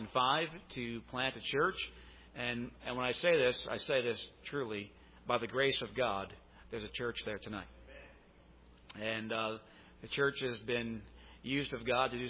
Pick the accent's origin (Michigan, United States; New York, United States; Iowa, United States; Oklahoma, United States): New York, United States; moved away as an adult; now in Grand Forks, United States; And my wife and I are both saved up there. My wife grew up in the church, and I went there to North Dakota in 1994 from the state of New York to study aviation.